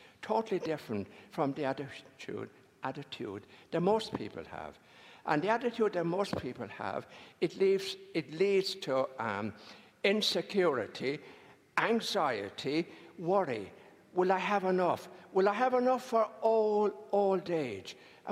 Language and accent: English; Ireland; moved away; I was born all those years ago in Ireland. And I grew up in Ireland after the Second World War.